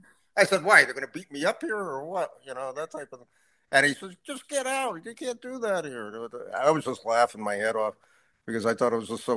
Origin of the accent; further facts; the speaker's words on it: Connecticut, United States; And my comments again, growing up in Connecticut and going to games in the old Schaefer Stadium in New England